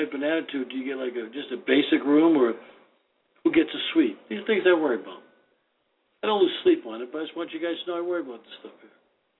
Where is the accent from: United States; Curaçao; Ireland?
Ireland; if I present myself, being an Irishman